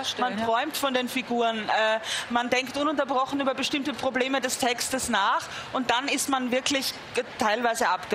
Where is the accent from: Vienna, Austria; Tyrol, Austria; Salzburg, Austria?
Vienna, Austria; da habe ich mich als Wienerin oft geärgert